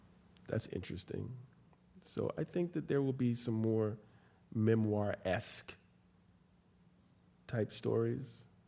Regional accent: New York City, New York, United States; born there; When I was 3 years old, we lived on 112th and Morningside in New York City. I was born in St. Luke's Hospital.

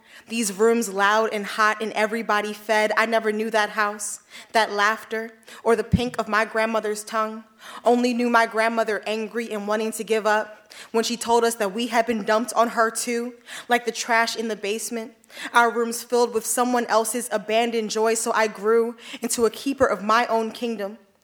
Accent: Baltimore, Maryland, United States; now in Philadelphia, United States; I'm from Baltimore, but I've been in Philly for a while doing sort of activism work and things like that.

